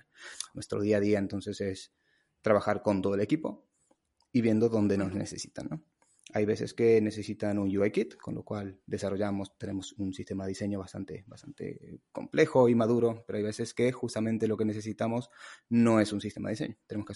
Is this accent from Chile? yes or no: no; Argentina; now in Spain; vengo de Argentina, hace muchísimo tiempo que vivo aquí ya en España en realidad, hace 16 años